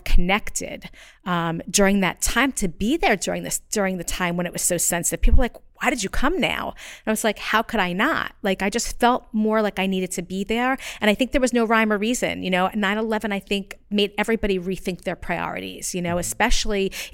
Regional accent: Lakewood, New Jersey, United States; Born and raised in New Jersey. In Lakewood, New Jersey.

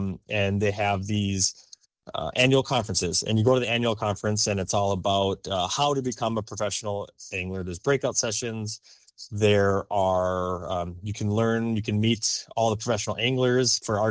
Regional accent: Moorhead, Minnesota, United States; We grew up fishing the small lakes of Minnesota. I grew up in Moorhead, just across the river from Fargo.

